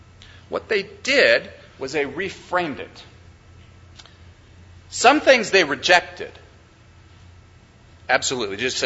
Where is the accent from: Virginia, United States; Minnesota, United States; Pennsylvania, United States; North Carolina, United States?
Minnesota, United States; now in Texas, United States; There is a Texas thing that is as big as anywhere I've ever lived. I grew up in Minnesota